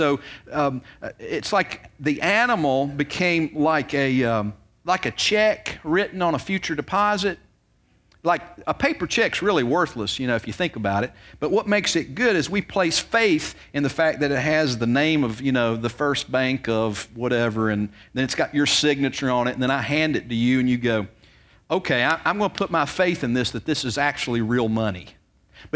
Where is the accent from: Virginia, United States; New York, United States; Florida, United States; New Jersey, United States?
Virginia, United States; moved away as an adult; And I wasn't from around here. I moved down here from Virginia and was transferred down here by the job I worked with.